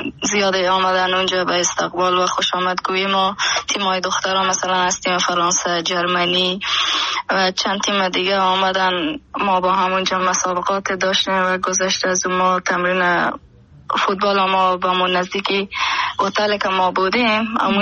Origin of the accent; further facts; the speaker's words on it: Herat, Afghanistan; من از هرات باستان خانه ممون جبو زندگی میکردم اهل هرات هستم همون قسم که بجریان هستیم مردم شریف هرات بسیار مذهبی تر نسبت به دیگه ولایات و قید ترن.